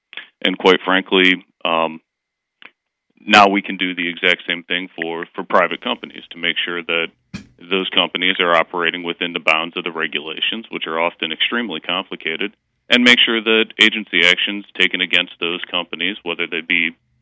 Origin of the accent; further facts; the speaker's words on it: Cleveland, Ohio, United States; We're originally from Cleveland, Ohio, and my wife and I had just started a family.